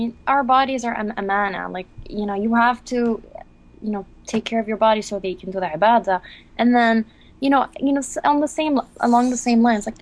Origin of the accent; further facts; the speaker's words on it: Jordan; English is a second language; now in United States; I grew up in Jordan, where, you know, we did have some big grocery stores, but mainly limited options, a lot of homemade foods. Then I moved to the U.S.